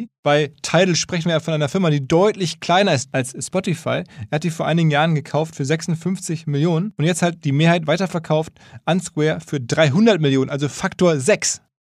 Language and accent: German; Essen, North Rhine-Westphalia, Germany; meine Heimatstadt Essen